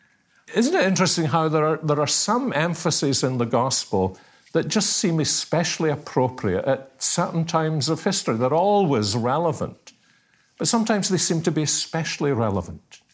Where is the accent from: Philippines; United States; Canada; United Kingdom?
United Kingdom; Scotland; Well, I'm Scottish.